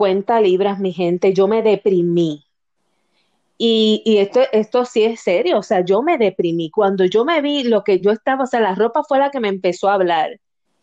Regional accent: Puerto Rico; Es, ponle que habemos como 200 puertorriqueños porque tenemos un grupo donde nos conocemos, van y vienen, pero no suben más de 200.

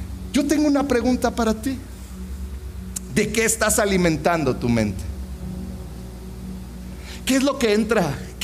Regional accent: Mexico; Y nosotros como mexicanos, te voy a ayudar aún más allá.

